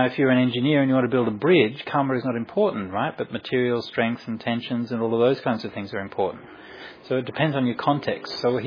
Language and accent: English; Perth, Western Australia, Australia; I was growing up in Perth where the spiders are like really scary and they can actually kill you and stuff.